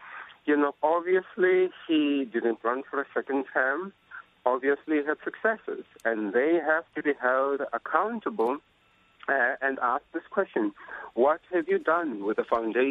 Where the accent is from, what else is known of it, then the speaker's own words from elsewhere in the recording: Alexandra, Gauteng, South Africa; as a South African, you know, as someone who recognized what were the goals of the struggle we waged, and to go back to my hometown of Alexandra